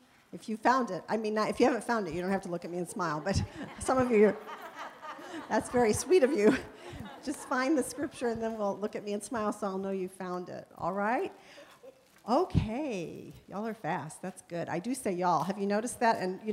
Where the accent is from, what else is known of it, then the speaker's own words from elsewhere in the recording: Hammond, Indiana, United States; born there; When I was born in Hammond, Indiana, I was the first of all of my relatives that were born in the North.